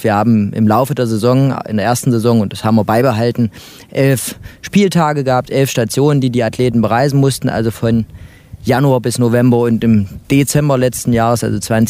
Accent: Mühlhausen, Germany; Und ich komme selber vom Hintergrund her so aus dem Tischtennis, bin aus Mühlhausen

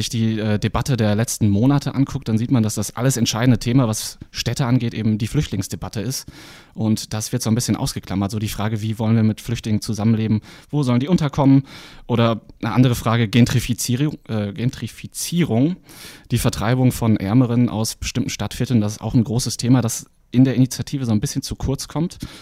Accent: Bocholt, North Rhine-Westphalia, Germany; born or raised there

